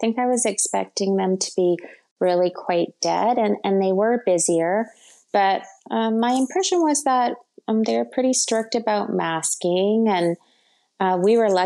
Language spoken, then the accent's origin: English; Canada; I always found that arriving in Europe was pretty easy as a Canadian.